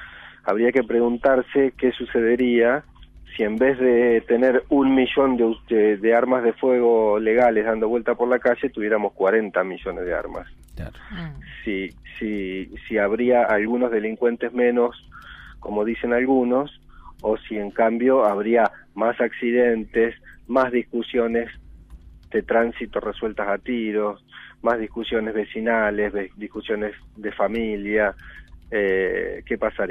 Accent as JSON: {"language": "Spanish", "country": "Argentina", "said": "uno de los resultados que más nos enorgullecen como argentinos"}